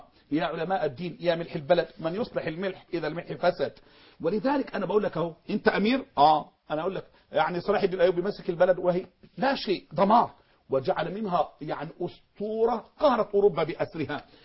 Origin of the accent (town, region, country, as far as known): Mansoura, Dakahlia, Egypt